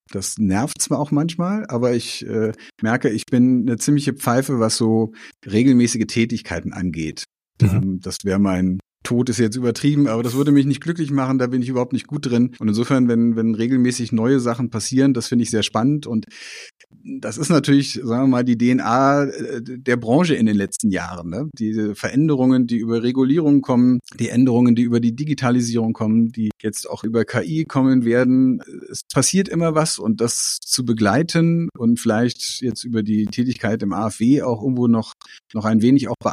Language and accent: German; Hanover, Lower Saxony, Germany; born or raised there; also born or lived in Stuttgart / Berlin